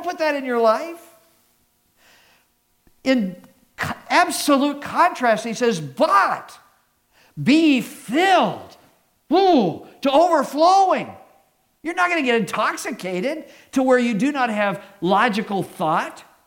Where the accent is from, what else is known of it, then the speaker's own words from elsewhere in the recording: Phoenix, Arizona, United States; I grew up in Phoenix, basically, up to the eighth grade.